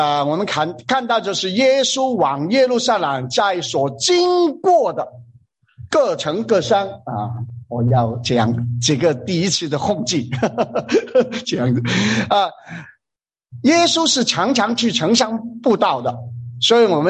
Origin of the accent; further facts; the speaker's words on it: Hong Kong; now in Australia; 我们是从香港来的，差不多八年前我们就是去那个 Orange 那个地方南山再开两个多小时了，就在那边向城乡的华人宣教